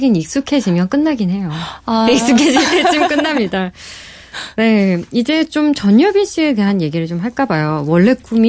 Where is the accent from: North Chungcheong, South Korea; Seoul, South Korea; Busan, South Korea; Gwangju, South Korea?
North Chungcheong, South Korea; Jecheon; 저는 충북 제천 출신인데, 저도 사투리 그렇게 자신 있진 않거든요.